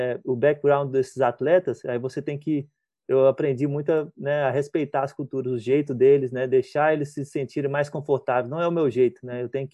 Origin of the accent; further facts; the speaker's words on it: Brazil; moved away; Quando eu saí do Brasil, abriu a minha mente no quesito respeitar as culturas